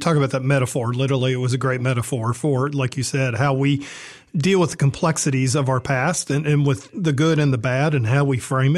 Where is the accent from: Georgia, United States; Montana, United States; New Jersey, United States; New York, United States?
Georgia, United States; Atlanta; And, you know, I grew up in Atlanta. I thought I understood the South until I moved to Mississippi.